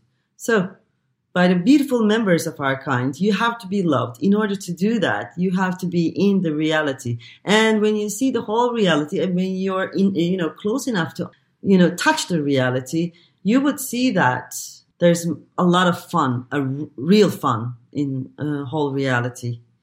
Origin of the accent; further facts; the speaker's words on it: Izmir, İzmir, Turkey; English is a second language; also born or lived in Ankara / Istanbul; now in Zagreb, Croatia; I have been born in Izmir, my hometown. I lived in Ankara. I studied in Ankara. I lived in Istanbul quite a long time.